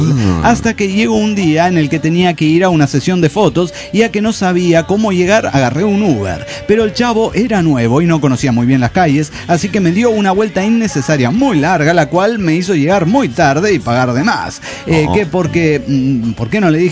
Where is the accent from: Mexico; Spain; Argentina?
Argentina; San Luis; Hola, ¿cómo están? … de San Luis, Argentina.